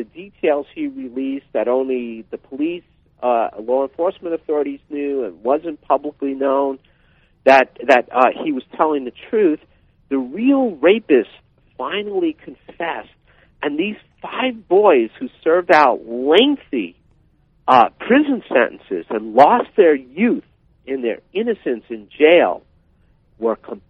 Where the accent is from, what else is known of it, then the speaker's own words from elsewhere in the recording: New York, United States; moved away; also born or lived in Hawaii; And I grew up in New York, but I had long been gone by 1989. And I think I was living in Hawaii then